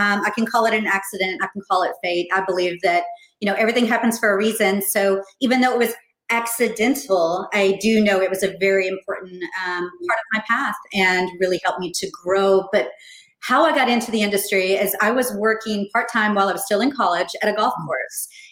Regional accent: Texas, United States; also born or lived in Oklahoma; So I grew up in Texas and also in Oklahoma. So I spent the majority of my young formative years in the Dallas-Fort Worth Metroplex, which is where I am now.

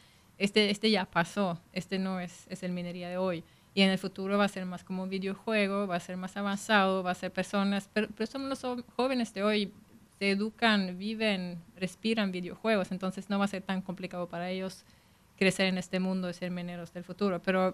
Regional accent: Sweden; yo vengo de Suecia, ¿no?

